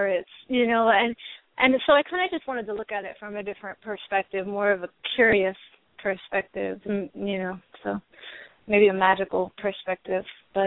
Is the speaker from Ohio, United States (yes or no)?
yes; Ohio, United States; It's just I'm from Ohio. And so Ohio, you know, is kind of hurting right now in general, but especially areas like Toledo and, you know, certain areas that I grew up going to a lot